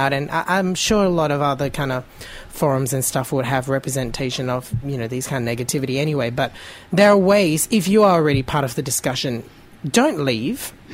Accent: Australia; I find a lot of Australian artists, mm-hmm, because I'm an Australian blogger

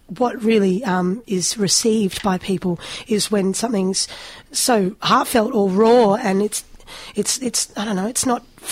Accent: Canberra, Australian Capital Territory, Australia; also born or lived in Melbourne; now in Ulladulla, Australia; I grew up in Canberra.

